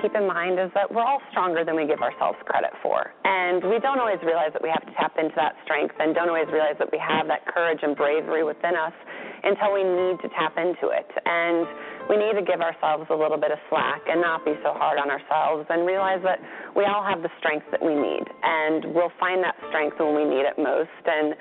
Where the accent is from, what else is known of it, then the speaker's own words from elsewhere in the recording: Minnesota, United States; We had a milkman growing up in Minnesota, and all the way into my 20s, I had a milkman.